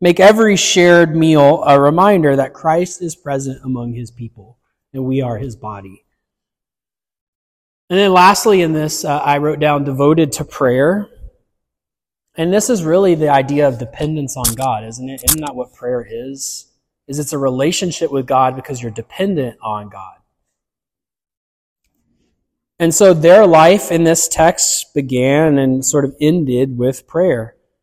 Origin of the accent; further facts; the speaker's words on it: the South, United States; I grew up in the South, as you guys know, sometimes old people would talk about meals like that.